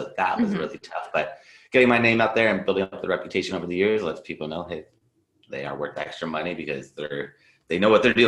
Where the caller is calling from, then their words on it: Los Angeles, California, United States; I am in Los Angeles, California.